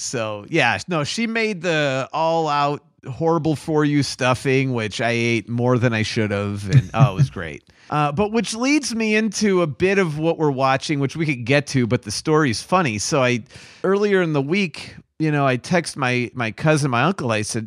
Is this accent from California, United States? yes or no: no; Chicago, Illinois, United States; And growing up in Chicago